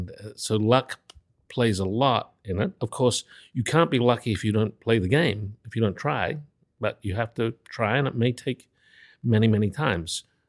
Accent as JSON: {"language": "English", "country": "Australia", "tie": "born or raised there", "moved": "as an adult", "lives_now": "United States", "said": "Well, I grew up in Australia in a very moderate household."}